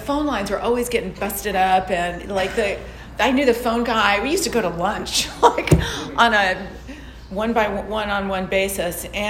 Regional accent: New York, United States; born there; now in Los Angeles, United States; because I was born in New York, went to school in Washington, D.C., but I have a travel bug.

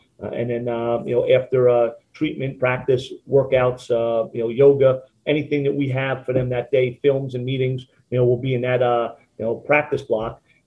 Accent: Long Island, New York, United States; starting, at Springfield and growing up on Long Island with, my high school coaches and some of the mentors I've had

